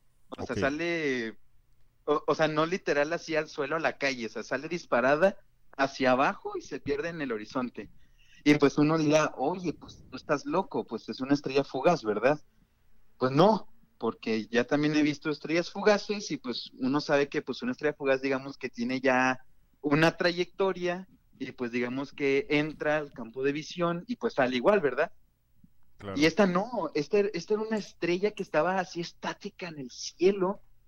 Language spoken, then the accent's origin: Spanish; Saltillo, Coahuila, Mexico; now in Monterrey, Mexico; Soy de Saltillo, estudiando en Monterrey